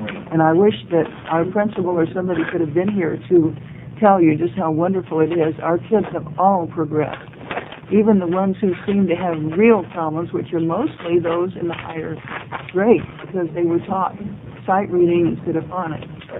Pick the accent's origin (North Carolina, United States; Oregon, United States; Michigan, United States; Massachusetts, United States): Oregon, United States; Harlan; I'm from Harlan, which is in Lincoln County, up in the hills.